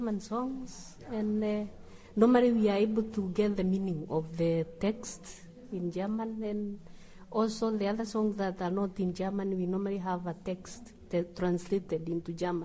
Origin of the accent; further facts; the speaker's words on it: Uganda; from Uganda.